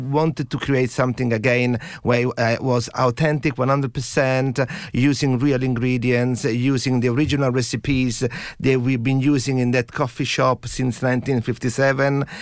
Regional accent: Sicily, Italy; So I grew up in Sicily with the smell of freshly baked goods, things homemade on the premises in front of your eyes

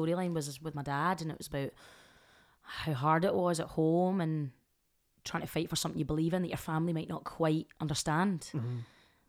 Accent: Glasgow, Scotland, United Kingdom; but I thought, well, I'm from Glasgow and there's an amazing scene in Glasgow.

